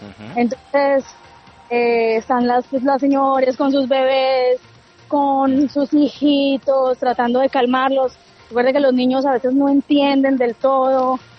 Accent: Florencia, Caquetá, Colombia; moved away as an adult; now in Tel Aviv, Israel; Yo soy de Florencia, Caquetá.

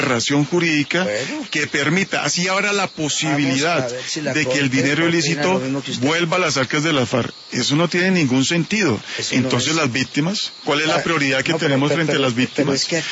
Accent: Colombia; nosotros como colombianos

